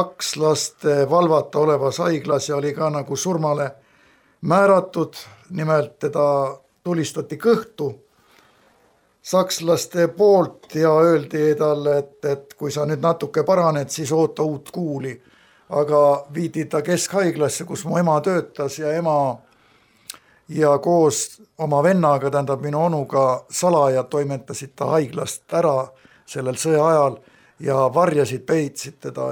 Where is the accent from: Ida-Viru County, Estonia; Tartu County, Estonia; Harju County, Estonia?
Harju County, Estonia; Tallinn; born there; Ja mina sündisin Tallinnas, võiks öelda, noh, ja ema poolt siis kristlaste perekonnas, usklikus perekonnas.